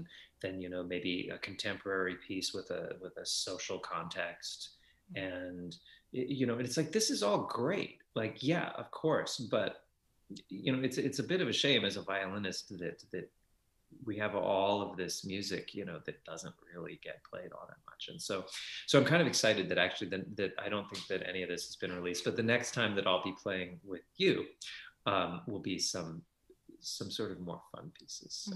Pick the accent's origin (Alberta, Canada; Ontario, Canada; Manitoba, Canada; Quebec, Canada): Manitoba, Canada; Brandon; I grew up in Brandon, Manitoba, which is a great place. I feel lucky to have grown up there and had my family there for many years.